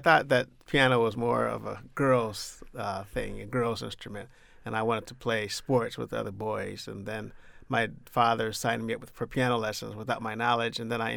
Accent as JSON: {"language": "English", "region": "Michigan", "country": "United States", "tie": "born or raised there", "said": "They enjoy music, but I grew up in Southwest Michigan, and one of the local radio stations played classical music pretty much all the time."}